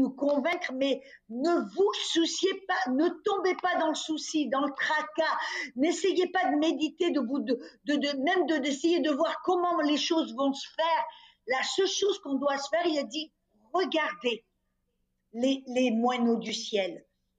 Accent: France; moved away as an adult; now in United States; Parce que quand je suis partie de la France en tant que toute jeune femme et que je suis partie pour les États-Unis, je n'avais vraiment rien.

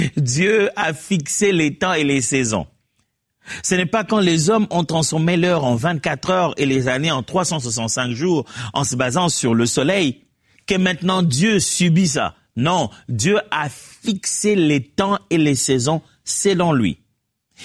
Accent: DR Congo; c'est une des options en l'école secondaire, high school si vous voulez, chez nous au Congo.

